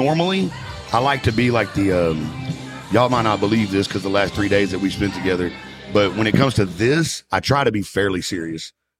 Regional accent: Dallas, Texas, United States; also born or lived in Houston; I was born in Houston. Oh, really? Yeah, but I was 2 weeks old. My parents moved to Dallas.

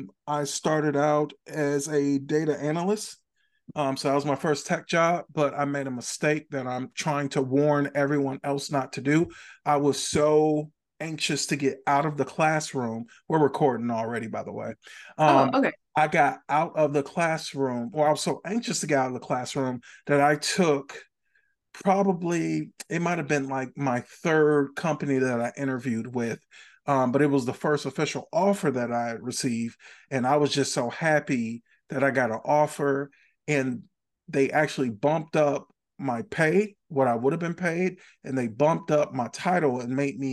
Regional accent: Milwaukee, Wisconsin, United States; I'm not from Chicago. Chicago. I'm from Milwaukee.

